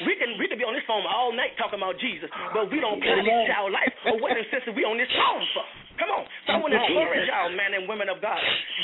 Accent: New Orleans, Louisiana, United States; now in New York, United States; When I first came to New York, because I'm from New Orleans, I came to New York

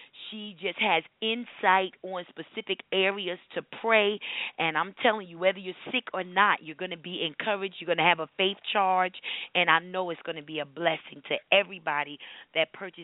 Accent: New Jersey, United States; I'm from New Jersey, and Dr. Kelly is one of my bestest sister friends.

